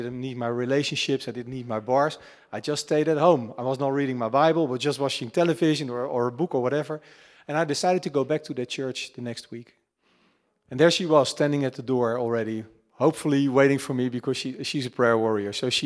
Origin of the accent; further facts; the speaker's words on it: Netherlands; You know, I grew up in the Netherlands, so we do celebrate Christmas and we do celebrate Easter.